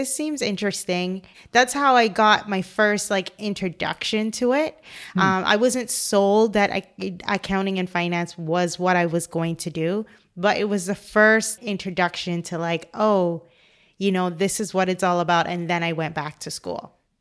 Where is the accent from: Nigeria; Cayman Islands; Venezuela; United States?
Cayman Islands; So I am originally from the Cayman Islands. So I was going to high school in the Cayman Islands.